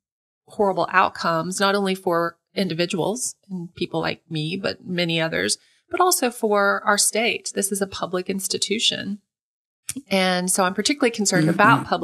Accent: Tulsa, Oklahoma, United States; I'm an Oklahoman. I grew up in East Tulsa. And so, even getting out of that neighborhood and going to college was a big deal.

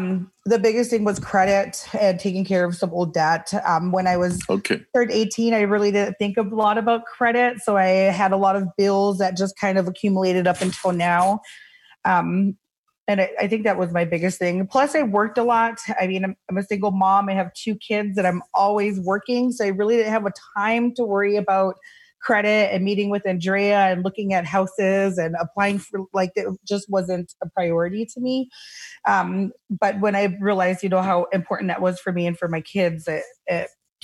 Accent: Leech Lake, Minnesota, United States; I'm also from Leech Lake.

